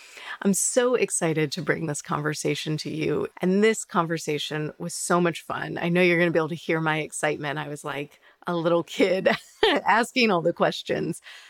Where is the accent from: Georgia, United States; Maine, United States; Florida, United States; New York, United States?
Georgia, United States; Yeah, so that's my hometown.